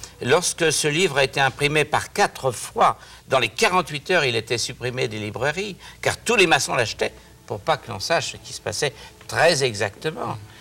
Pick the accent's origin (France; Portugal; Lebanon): France; moi, lorsque je suis français, lorsque je viens au Québec, j'ai l'impression d'être en France.